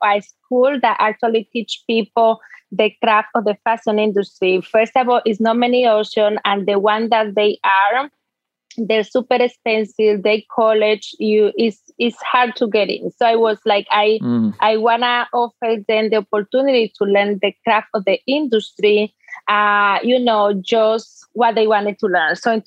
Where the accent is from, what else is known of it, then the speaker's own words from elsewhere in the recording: Dominican Republic; English is a second language; now in United States; No, I'm actually from the Dominican Republic.